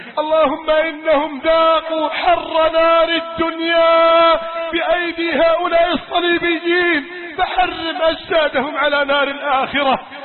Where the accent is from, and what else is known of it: Egypt